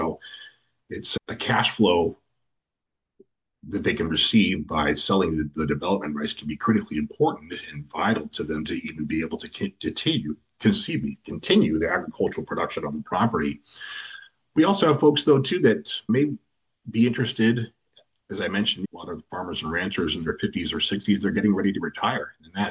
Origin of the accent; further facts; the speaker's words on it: Redding, California, United States; also born or lived in Red Bluff, United States; now in Fresno, United States; I grew up in Redding and Red Bluff, which is at the north end of the valley, and I live down here, obviously in Fresno